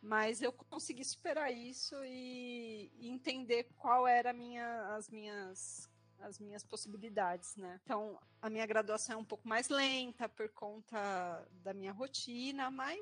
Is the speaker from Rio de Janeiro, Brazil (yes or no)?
no; São Paulo, Brazil; Eu sou aqui de São Paulo, morei no ABC a maior parte da minha vida